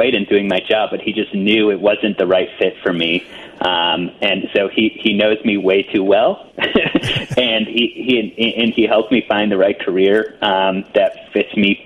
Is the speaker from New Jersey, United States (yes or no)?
no; Buffalo Grove, Illinois, United States; Or I'm not. I'm from Buffalo Grove, so northwest suburbs of Chicago.